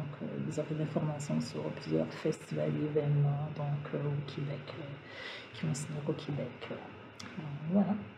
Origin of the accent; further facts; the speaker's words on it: DR Congo; artiste congolais comme moi. Je suis une fière congolaise